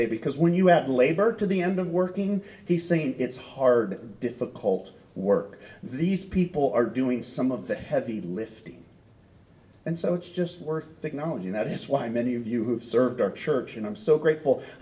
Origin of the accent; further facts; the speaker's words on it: United States; But then I thought, I'm an American.